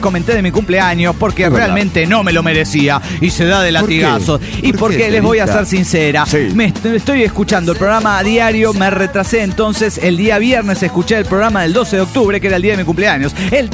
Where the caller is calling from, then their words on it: La Paz, Bolivia; de La Paz, Bolivia.